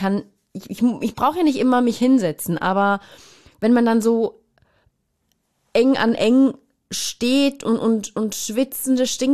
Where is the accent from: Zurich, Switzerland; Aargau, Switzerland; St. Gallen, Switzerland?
St. Gallen, Switzerland; Das ist ja nahe und da bin ich auch aufgewachsen in der Nähe. Und ich kenne St. Gallen seit ich klein bin.